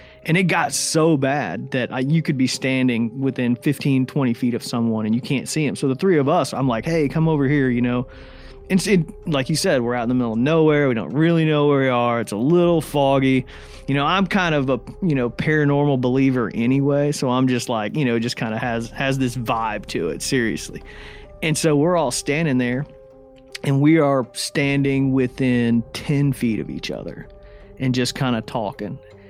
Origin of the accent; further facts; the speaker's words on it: Indiana, United States; this is like the picturesque thing that I'd always imagined, you know, growing up in Indiana hunting.